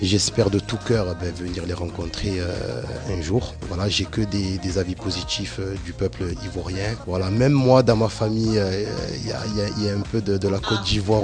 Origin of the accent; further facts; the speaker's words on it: Comoros; Moi, je suis des Comores. Et pareil, on cuisine aussi beaucoup le riz, les aloko.